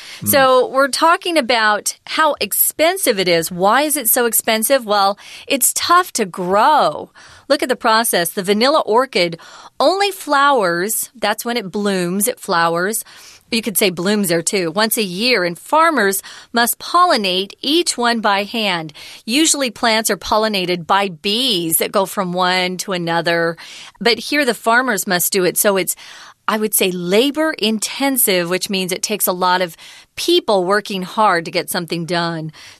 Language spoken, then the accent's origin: English; Arizona, United States; When I grew up in Arizona, which is close to Mexico. We share a border.